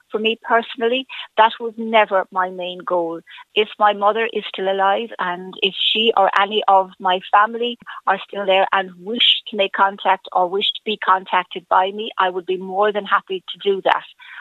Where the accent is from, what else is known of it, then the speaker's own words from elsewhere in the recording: Cork, Munster, Ireland; born there; It says I was born in Dublin and I wasn't. I was born in Cork